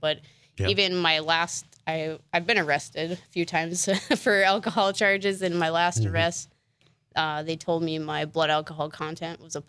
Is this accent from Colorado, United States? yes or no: no; Bismarck, North Dakota, United States; Well, I grew up here in Bismarck. My family is from pretty much Michigan, so I'm the only true North Dakotan in the family.